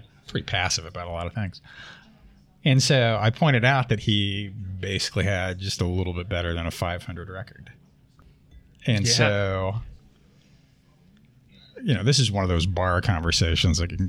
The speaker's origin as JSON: {"language": "English", "region": "Indiana", "country": "United States", "tie": "born or raised there", "said": "when I was a kid, backyard, growing up in Indiana, right?"}